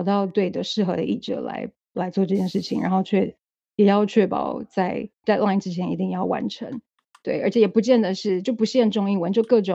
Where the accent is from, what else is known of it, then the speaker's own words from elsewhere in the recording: Taipei, Taiwan; moved away as an adult; now in London, United Kingdom; 我是在台北出生长大的，然后我2015年来伦敦读硕士，读了一年，然后那时候很幸运，就是我隔年就抽中打工旅游签，所以我后来就一直留下来工作，一直到现在，现在已经超过七年了